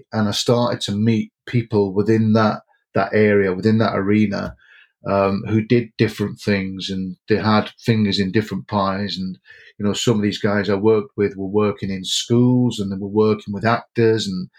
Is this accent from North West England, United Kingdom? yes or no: no; Jarrow, North East England, United Kingdom; now in Whitley Bay, United Kingdom; But I'm not from Whitley Bay originally. I'm actually from Jarrow originally. That's where I kind of herald from.